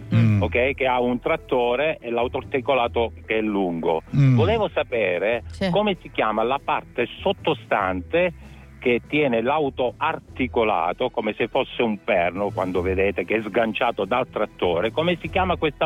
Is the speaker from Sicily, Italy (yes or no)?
yes; Butera, Sicily, Italy; now in Arona, Italy; Sono siciliano.